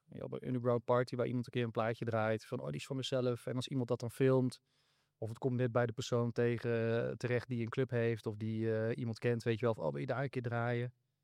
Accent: Foxhol, Groningen, Netherlands; Ik kom zelf uit Vauxhall. Dat is een plekje net buiten Hoge Zand, mm-hmm. richting de stad.

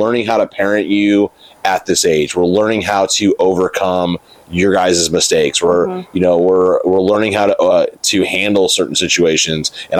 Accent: California, United States; And you've got a lot of people here in Texas praying for you. And I'm from California originally.

